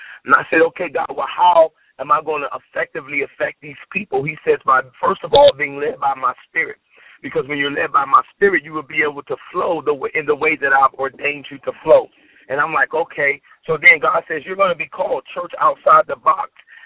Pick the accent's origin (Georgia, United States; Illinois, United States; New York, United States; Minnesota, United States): Illinois, United States; North Chicago; Born and raised in North Chicago, two parents, born and raised in a two-parent household.